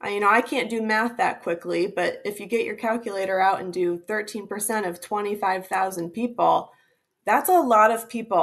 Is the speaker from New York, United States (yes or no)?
no; Toledo, Ohio, United States; It's where I went to school to get my bachelor's and to get my master's. I grew up in Toledo